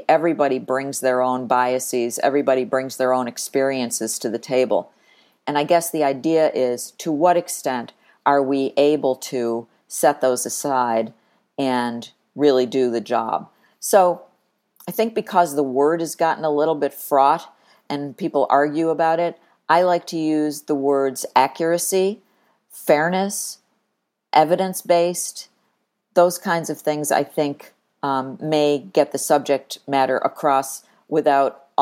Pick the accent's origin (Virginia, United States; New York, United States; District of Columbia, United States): New York, United States; Buffalo; it was my hometown, and I got to lead a newsroom of 200 people and do some really, really important work for the region and the community. So I always think of that as the most important honor of my career. But I was lucky enough to go from Buffalo